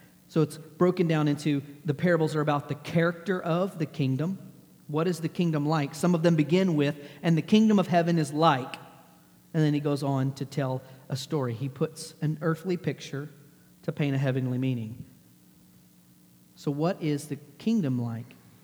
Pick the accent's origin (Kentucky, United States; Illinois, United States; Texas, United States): Texas, United States; Because I grew up in Texas where it's 1,000 degrees outside.